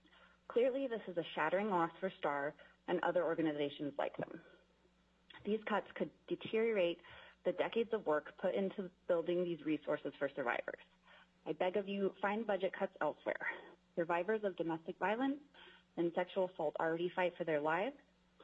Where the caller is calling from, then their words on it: Talkeetna, Alaska, United States; I am calling from Talkeetna.